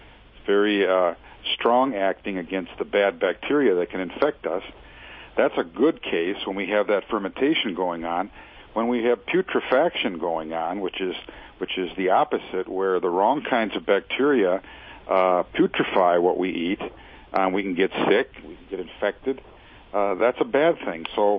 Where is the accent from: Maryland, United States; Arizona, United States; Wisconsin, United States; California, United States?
Wisconsin, United States; Milwaukee; there was a little laboratory not far from where I grew up in Milwaukee, Wisconsin, that made cheese bacteria and yogurt bacteria